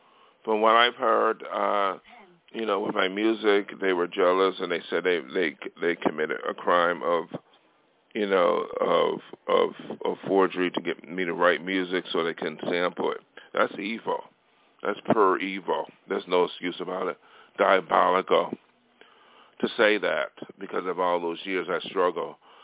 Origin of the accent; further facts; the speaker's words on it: Buffalo, New York, United States; whether I knew them in my hometown, Buffalo, whether I knew them 20 years ago.